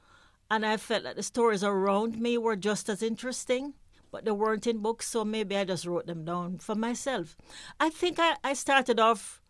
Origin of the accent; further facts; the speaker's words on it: Jamaica; moved away as an adult; also born or lived in New York; I didn't leave Jamaica until I was in my early 20s. I went to New York to study art, but I did. I grew up in Jamaica, I would say, for the first 20 years of my life.